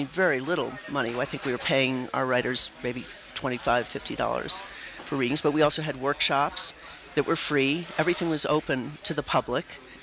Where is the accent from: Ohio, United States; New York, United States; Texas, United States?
New York, United States; New York City; I would say I grew up in New York City